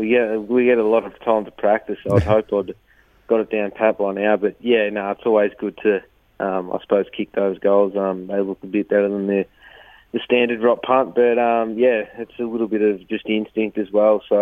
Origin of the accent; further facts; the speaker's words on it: Swan Hill, Victoria, Australia; Yeah, so I grew up in Swan Hill